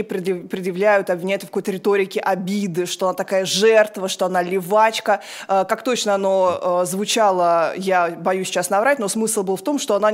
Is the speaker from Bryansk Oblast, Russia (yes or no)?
no; Saratov, Saratov Oblast, Russia; я не из ЦАО, я из Саратова.